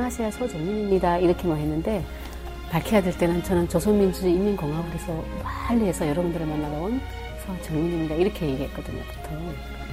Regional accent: Chongjin, North Hamgyong, North Korea; accent: Hamgyong; also born or lived in Kimchaek; now in South Korea; 아, 저기 함경도 출신이라서 함경도 이제 청진에서 왔기 때문에 그 김책에서 태어났고 또 청진에서 살기도 했어요. 그래서 그쪽에서 와서 굉장히 함경도 말투가 너무 심각했어요.

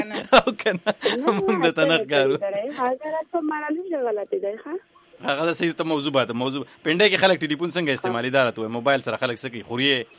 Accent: Peshawar, Khyber Pakhtunkhwa, Pakistan; also born or lived in Mardan; موږ هم د پیښور یو د مردان یو

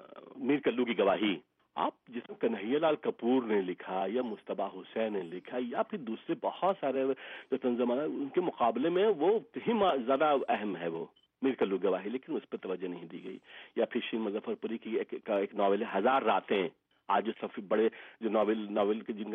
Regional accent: Bihar, India; میرا تعلق بہار سے ہے

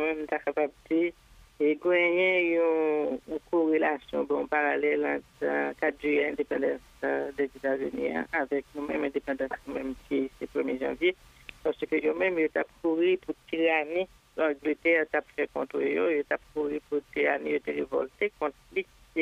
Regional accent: Haiti; now in United States; En tant que Haïtienne qui est naturalisée l'américaine

